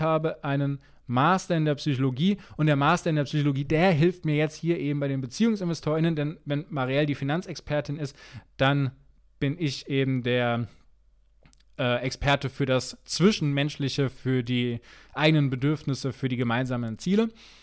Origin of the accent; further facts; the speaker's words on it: Langen, Hesse, Germany; also born or lived in United States; Also ich bin in Langen aufgewachsen, das ist etwas südlich von Frankfurt